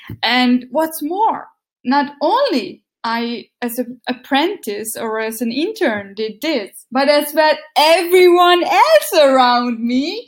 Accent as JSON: {"language": "English", "country": "Hungary", "second_language": "English", "lives_now": "Germany", "said": "I come from Hungary, by the way, and I studied English, and I live in Germany"}